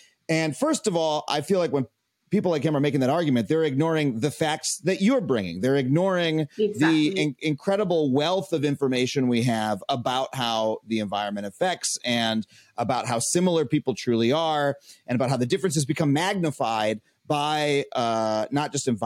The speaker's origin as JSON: {"language": "English", "region": "New York", "country": "United States", "tie": "born or raised there", "said": "I grew up on Long Island in an affluent suburb."}